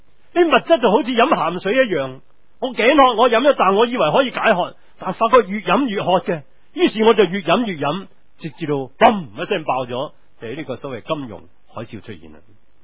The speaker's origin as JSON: {"language": "Cantonese", "country": "Hong Kong", "said": "這個就是我們香港人的寫照"}